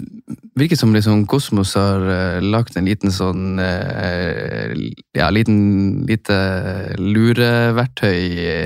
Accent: Hammerfest, Finnmark, Norway; Jeg jo da en veldig enkel gutt fra Finnmark. Født og oppvokst I Hammerfest, som verdens nordligste by.

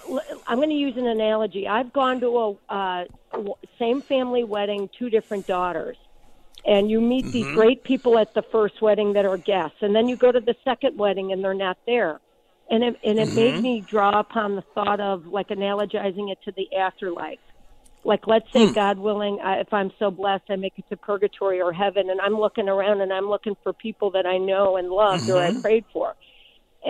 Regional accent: Skokie, Illinois, United States; I am your angel from Skokie. I went to St. Joan of Arc.

